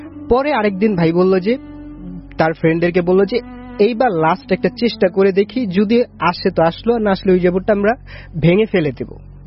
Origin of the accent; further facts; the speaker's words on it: Satarkul, Dhaka Division, Bangladesh; আমি সাতারকুল থেকে আসছি।